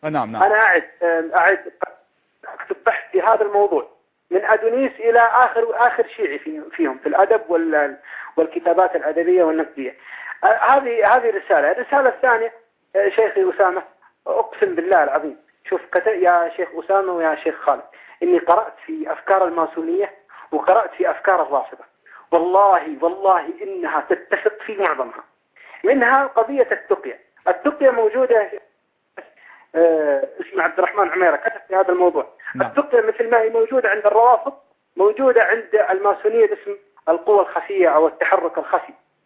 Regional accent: Mecca, Makkah Province, Saudi Arabia; أنا والله من أهل مكة وأعرفهم

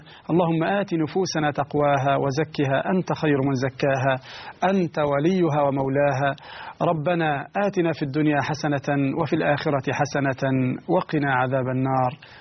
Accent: Egypt; وهذا موجود حتى عندنا في مصر، في مصر هنا موجود

